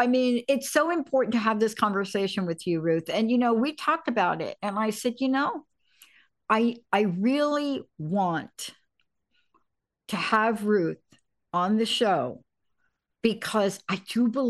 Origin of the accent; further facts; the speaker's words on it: Bronx, New York, United States; I'm a kid from the Bronx.